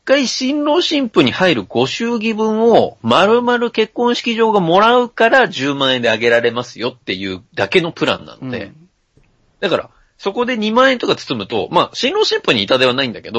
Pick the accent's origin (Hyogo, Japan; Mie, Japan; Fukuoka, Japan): Mie, Japan; now in Tokyo, Japan; で、地元は三重なわけじゃないですか。